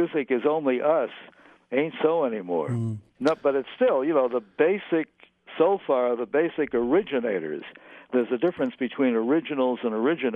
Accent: Boston, Massachusetts, United States; born or raised there

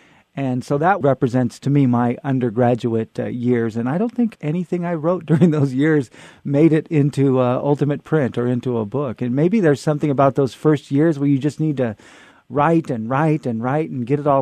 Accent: Fresno, California, United States; I am from Fresno, and Fresno is very similar to El Paso in many ways.

